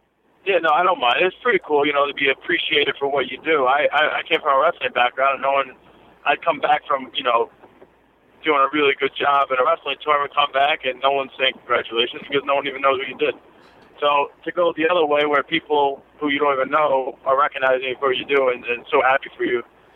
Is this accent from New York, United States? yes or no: yes; Long Island, New York, United States; I'm from Long Island. I got, like, you know, Jewish friends and stuff like that.